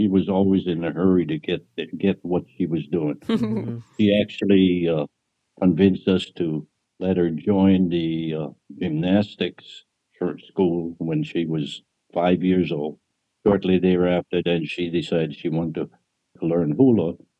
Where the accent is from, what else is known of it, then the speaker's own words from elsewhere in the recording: Kauai, Hawaii, United States; born there; I was born on Kauai.